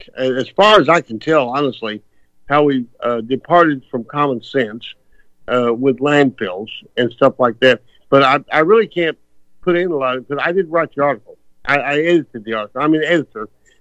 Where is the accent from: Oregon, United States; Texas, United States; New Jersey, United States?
Texas, United States; I believe in city dumps where you throw gasoline on them and you burn them up, because I'm from Texas.